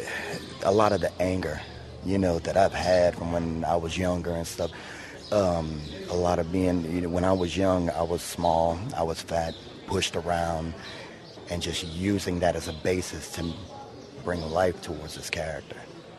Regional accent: Jeanerette, Louisiana, United States; I play the devil in the temptation scene. I'm from Jennerette, Louisiana.

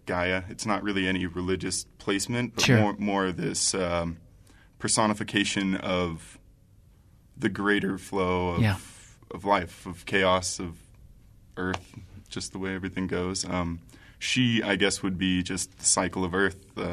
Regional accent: Salt Lake City, Utah, United States; Salt Lake, my whole life.

